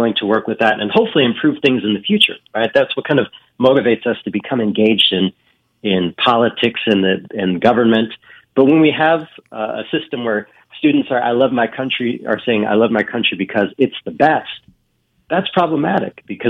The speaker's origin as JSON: {"language": "English", "town": "Milwaukee", "region": "Wisconsin", "country": "United States", "tie": "born or raised there", "lives_now": "Texas", "said": "so I'm not originally from Texas, I'm from Wisconsin. And growing up, Wisconsin, Milwaukee, where I grew up, is very racially segregated in terms of neighborhoods."}